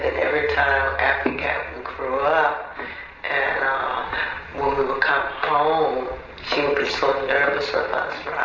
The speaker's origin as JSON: {"language": "English", "town": "Cape Charles", "region": "Virginia", "country": "United States", "tie": "born or raised there", "said": "I mean, I loved growing up in Cape Charles."}